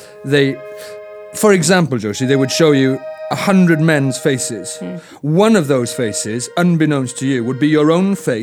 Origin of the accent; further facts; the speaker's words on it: Wales, United Kingdom; you know, if I'm introduced as Welsh. That's why I usually ask not to be introduced as Welsh, because at least I can manage my own introduction of it at some point.